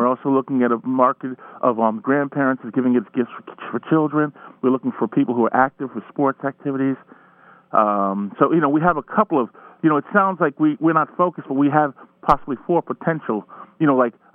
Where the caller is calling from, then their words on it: New Rochelle, New York, United States; and I'm from New Rochelle, actually.